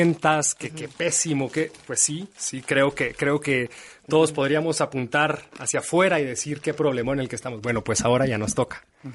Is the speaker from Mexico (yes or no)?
yes; Mexico; Mira, generamos mucha basura como mexicanos.